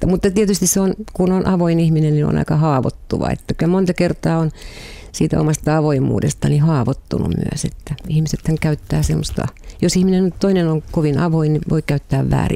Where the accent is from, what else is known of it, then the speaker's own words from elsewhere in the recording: Karelia, Finland; kyllä mä karjalaisena itseäni pidän